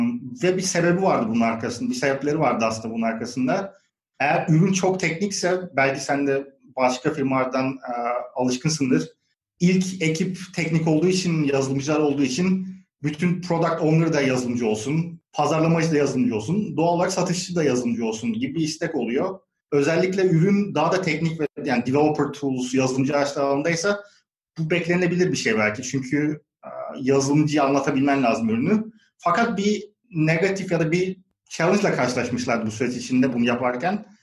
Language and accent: Turkish; Bursa, Turkey; born there; Bursa doğumluyum.